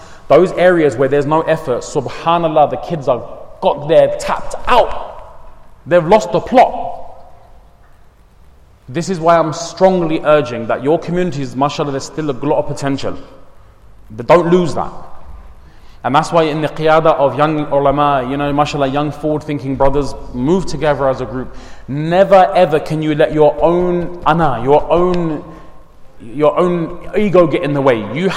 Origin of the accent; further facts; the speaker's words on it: Crawley, South East England, United Kingdom; it comes 265 miles from my house to here, around about that sort of distance. 5 hours journey. So we're from Crawley.